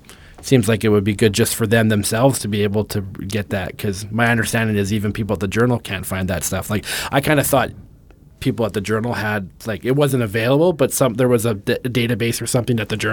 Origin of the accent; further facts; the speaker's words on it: Canada; I mean, as a Canadian, it's hard to get away from hockey